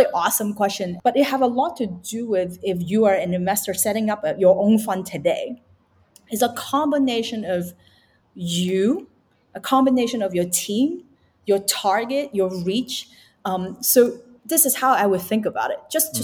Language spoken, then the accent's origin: English; Wan Chai, Hong Kong; I grew up in Wan Chai, for God's sake.